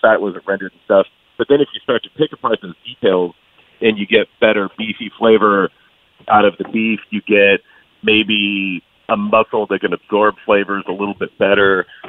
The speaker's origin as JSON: {"language": "English", "country": "Jordan", "tie": "born or raised there", "said": "the kind of stuff that I grew up eating in Jordan as well"}